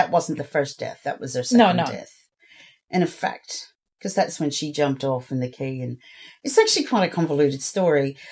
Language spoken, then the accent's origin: English; Ireland; Being Irish, I can say that quite.